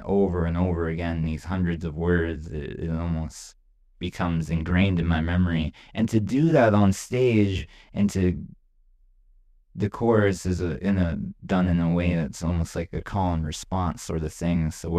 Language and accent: English; British Columbia, Canada; also born or lived in Vancouver, Canada / Burnaby, Canada; But I was born here on the Kwangan territory and have lived here, gratefully for almost all of my life. Spent some time on Musqueam territory as well, over in Vancouver, Burnaby, and other places.